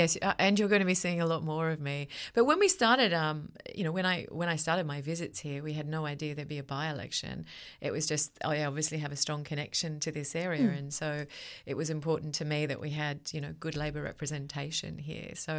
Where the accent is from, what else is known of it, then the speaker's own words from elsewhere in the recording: Gloucester, New South Wales, Australia; It includes my hometown of Gloucester, it includes Dungog, and then it goes all the way up to Quirindi